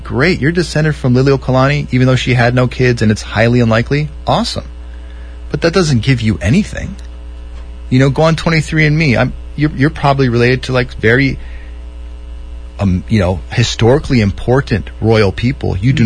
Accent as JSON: {"language": "English", "town": "Wailua", "region": "Hawaii", "country": "United States", "tie": "born or raised there", "said": "I grew up in Wailua. Tahitian prawn and tucanary tilapias whack that place."}